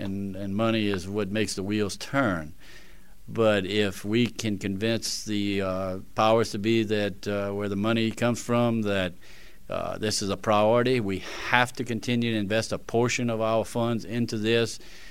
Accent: Basile, Louisiana, United States; I'm from Bazille, Louisiana, in Cajun country.

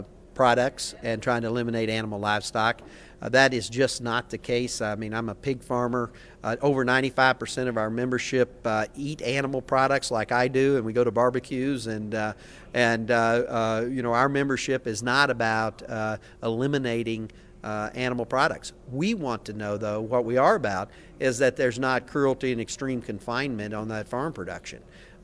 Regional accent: Missouri, United States; I'm from the Show Me State, and so the proof's in the pudding.

